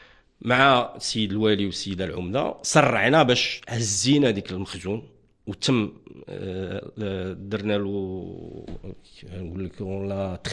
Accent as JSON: {"language": "Arabic", "country": "Morocco", "said": "النفايات المنزليه العاديه ديالنا حنا كمواطنين كمغاربه"}